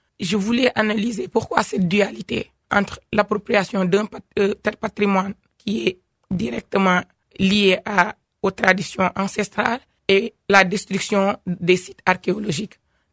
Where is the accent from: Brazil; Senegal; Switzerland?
Senegal; Alors que je suis même originaire de cette zone du Saloum.